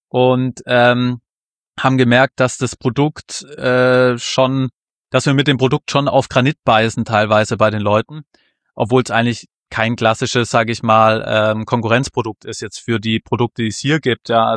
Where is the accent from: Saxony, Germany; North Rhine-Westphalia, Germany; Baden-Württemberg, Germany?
Baden-Württemberg, Germany; Fellbach; Wir kommen aus dem Remstal, also aus Fellbach. Das heißt, wir hatten auf jeden Fall, also der Max aus Beudelsbach, also Remstal insgesamt, der Max aus Beudelsbach, ich aus Fellbach.